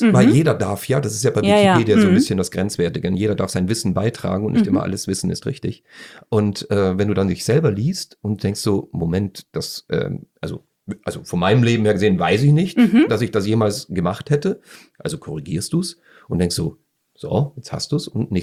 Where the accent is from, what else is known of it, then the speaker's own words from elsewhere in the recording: Austria; Einfach ich als Österreicher kann nur eins sagen